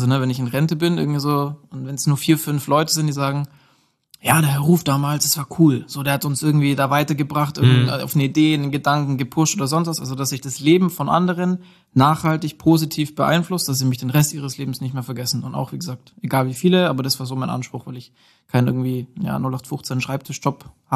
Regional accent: Nördlingen, Bavaria, Germany; now in Nuremberg, Germany; komme aus Nördlingen, also gebürtiger Schwabe, ne? Schaffe Häuslebauer und so, wohne jetzt aber seit 7 Jahren in Nürnberg

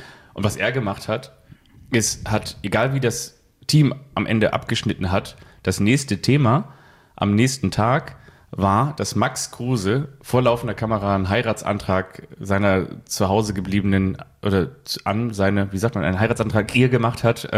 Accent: Molfsee, Schleswig-Holstein, Germany; ich habe in Molfsee früher auch Fußball gespielt und kenne da jeden Rasen

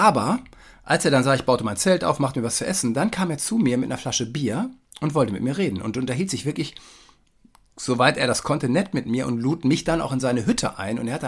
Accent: Germany; für mich als Westdeutscher

